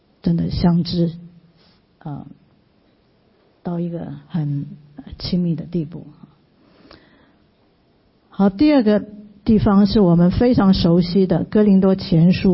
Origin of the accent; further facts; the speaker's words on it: Taiwan; 我们台湾人也看得见，对不对？